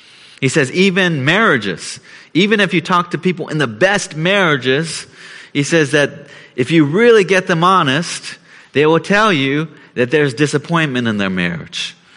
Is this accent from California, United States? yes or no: yes; San Francisco, California, United States; the week I was in San Francisco, my hometown, with my family